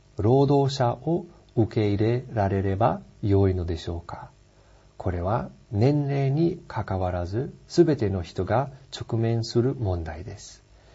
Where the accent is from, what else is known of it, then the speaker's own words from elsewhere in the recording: Germany; Japanese is a second language; now in Japan; ドイツにある私の実家では3世代が同じ家に住んでいました。私と姉、両親、そして父方の祖父母です。